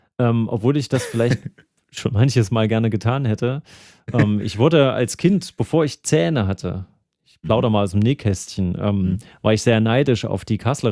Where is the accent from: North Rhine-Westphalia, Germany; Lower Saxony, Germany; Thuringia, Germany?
Thuringia, Germany; Aber ich meine, ich komme aus Thüringen. Soweit kann man es ja mal verraten.